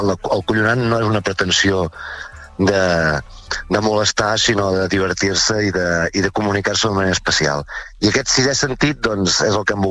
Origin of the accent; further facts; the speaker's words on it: Palafrugell, Catalonia, Spain; nosaltres som empordanesos i som de Palafrugell també